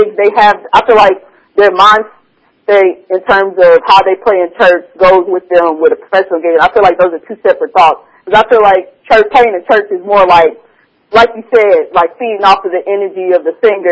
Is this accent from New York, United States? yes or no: no; Oklahoma, United States; because I was born and raised in Oklahoma.